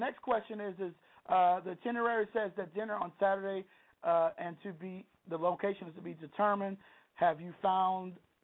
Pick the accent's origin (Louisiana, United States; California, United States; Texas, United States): Louisiana, United States; Louisiana, so I got to be biased.